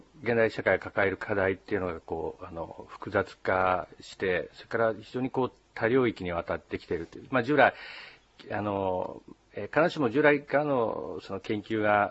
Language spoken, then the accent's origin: Japanese; Kagoshima, Japan; now in Nagoya, Japan; 出身は鹿児島です。高校まで鹿児島におりまして、大学から名古屋の方に行きました。